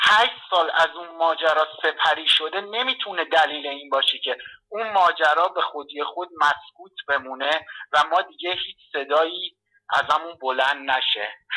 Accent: Iran

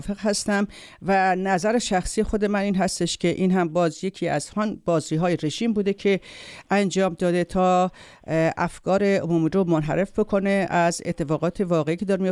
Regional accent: Iran; ما مردم ایران هستیم

